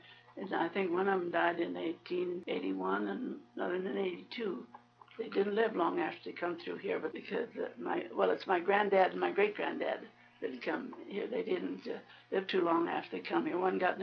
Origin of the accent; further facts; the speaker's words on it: Rosita, Colorado, United States; I'm from Rosita, from Westcliff to Rosita, with a horse and buggy.